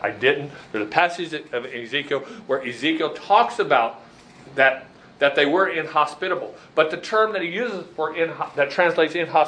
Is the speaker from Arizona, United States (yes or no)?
yes; Arizona, United States; And our guy says, well, you should be used to this. You're from Arizona. You're used to this. And I look around and said, hey, in Arizona, we have beau